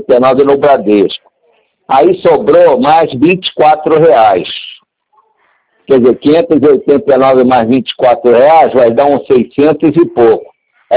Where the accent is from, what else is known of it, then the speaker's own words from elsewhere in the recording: Rio de Janeiro, Brazil; se eu sou aqui do Rio, garoto?